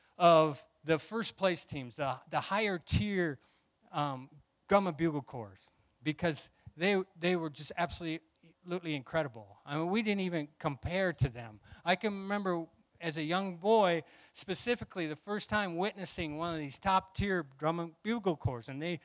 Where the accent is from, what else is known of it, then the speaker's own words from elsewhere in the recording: Iowa, United States; I was part of a drum and bugle corps group in my hometown, small little town in Iowa, called